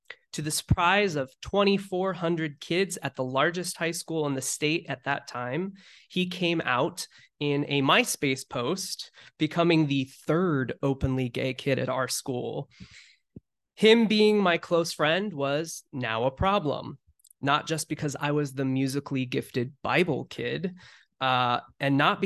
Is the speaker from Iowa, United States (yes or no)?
yes; Walcott, Iowa, United States; I was raised in the small town of Walcott, Iowa, which is more famously known for the world's largest truck stop right off of I-80. Walcott is the small town of 1,300 a mile south of the truck